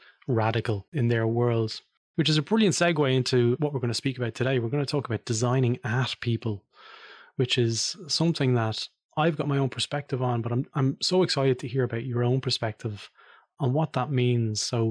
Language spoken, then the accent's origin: English; Australia; Obviously, you know, I'm from Australia as well. Technically, I love and have lived there for such a long time.